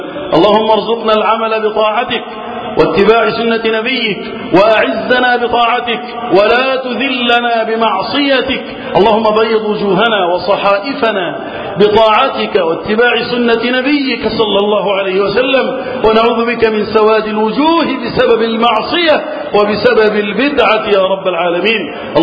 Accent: Egypt; اللهم احفظ بلدنا مصر وسائر بلاد المسلمين من الفتن

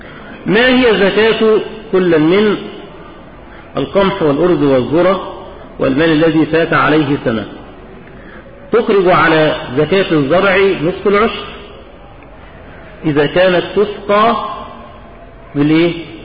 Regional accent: Egypt; يعني مش رمي كده زي عندنا في مصر

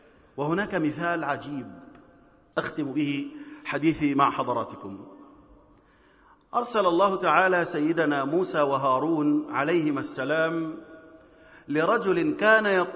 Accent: Egypt; اللهم احفظ بلدنا مصر

